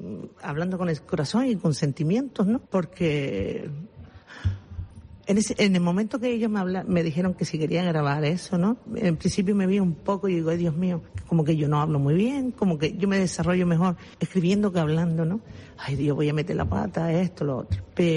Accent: Arucas, Canary Islands, Spain; Y soy de Arucas. Y llevo Arucas en el corazón.

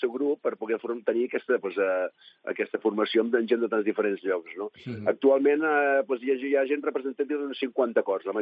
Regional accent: Catalonia, Spain; jo soc de Palau de Manresa, sí.

